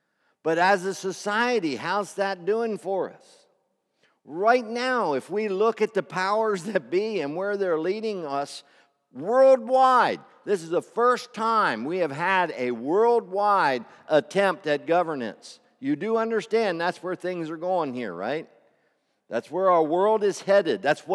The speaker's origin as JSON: {"language": "English", "town": "Glen Rock", "region": "Pennsylvania", "country": "United States", "said": "I'm from Glen Rock."}